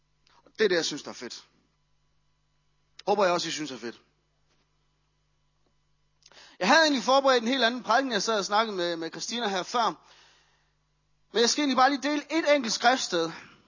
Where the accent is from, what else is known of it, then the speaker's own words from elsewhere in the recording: Aalborg, North Denmark Region, Denmark; eller Aalborg, hvor jeg kommer fra